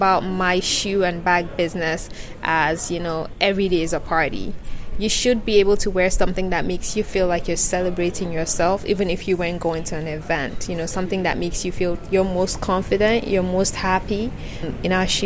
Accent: Northern Nigeria, Nigeria; So growing up in Nigeria, I'm a northern girl, and a northern girl means that, you know, we're very conservative.

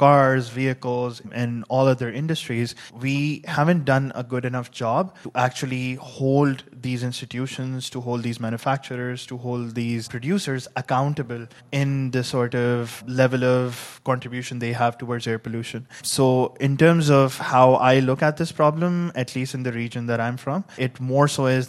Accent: Pakistan; I come from Pakistan, which happens to be the exact same region, and we face similar problems as well.

